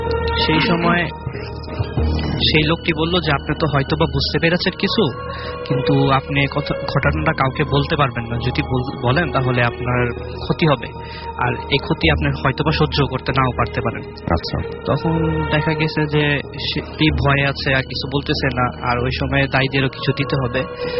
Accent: Madaripur, Dhaka Division, Bangladesh; আমার দেশের বাড়ি হচ্ছে মাদারীপুর।

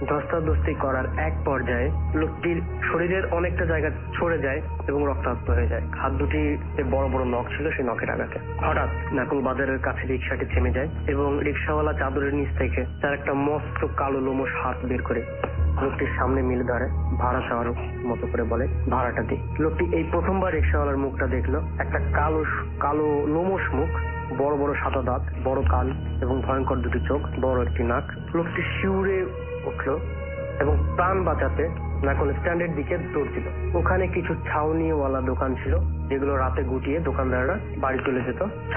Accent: India; now in Bangladesh; আমার শৈশব ও কৈশোর ভারতবর্ষে কেটেছে।

